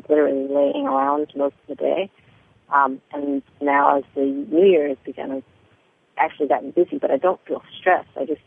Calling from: San Diego, California, United States; Oh, San Diego.

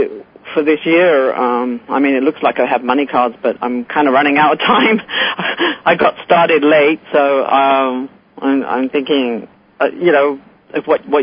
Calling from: Carpinteria, California, United States; I'm calling from Carpinteria, Santa Barbara.

